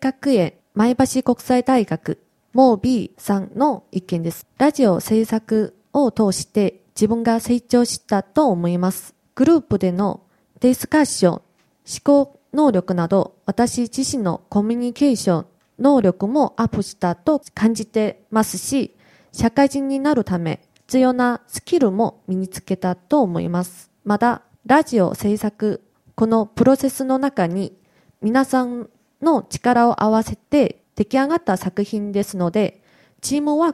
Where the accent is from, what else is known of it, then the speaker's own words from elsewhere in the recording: South Korea; Japanese is a second language; now in Japan; 韓国から参りました。